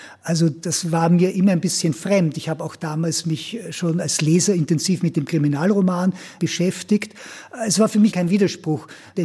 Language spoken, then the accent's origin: German; Austria; moved away; auch wenn ich jetzt schon lange weg bin aus Österreich